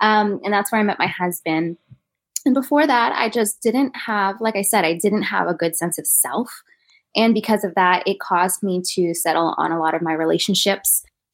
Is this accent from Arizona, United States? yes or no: no; Fort Worth, Texas, United States; I'm actually from Fort Worth, Texas. And, on the southwest part.